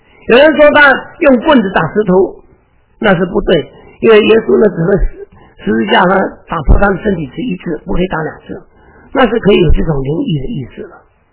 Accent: Hong Kong; moved away; 你知道我那个我从香港过来的嘛，啊，我1964年就过来，我来了已经54年了

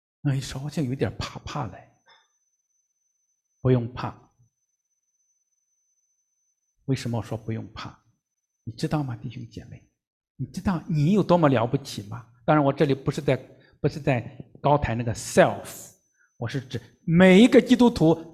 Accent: Henan, China; 尤其是在农村，我在河南长大

